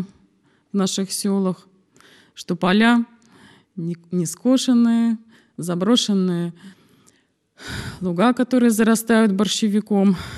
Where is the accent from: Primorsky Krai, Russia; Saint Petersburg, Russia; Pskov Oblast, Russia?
Pskov Oblast, Russia; Velikiye Luki; born there; Я родилась в Псковской области, вот, в городе Великие Луки. И деревня у меня находится в Лакнянском районе Псковской области.